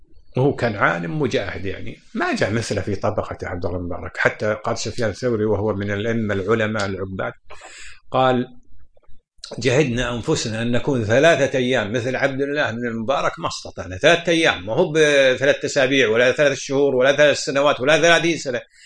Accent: Kuwait; بعضنا خليجيين يعني سعوديين وأنا كويتي

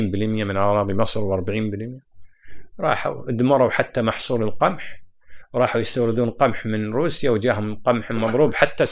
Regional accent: Kuwait; عندنا في الكويت

